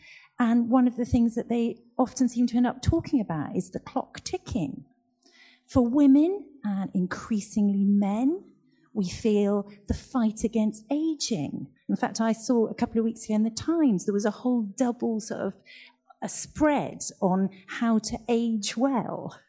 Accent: United Kingdom; I am so grateful I am a British citizen. I didn't do anything to become a British citizen. I was just born.

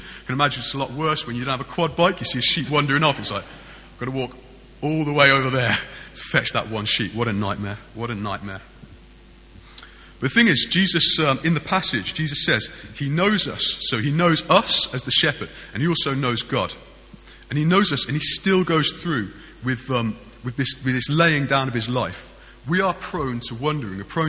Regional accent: Birmingham, West Midlands, United Kingdom; Now, I grew up in Birmingham, kind of fairly inner city Birmingham, not inner city, sort

